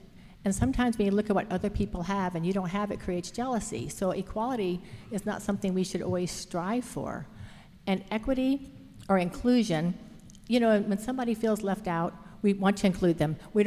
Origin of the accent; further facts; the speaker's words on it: New Orleans, Louisiana, United States; I mean, I grew up in New Orleans.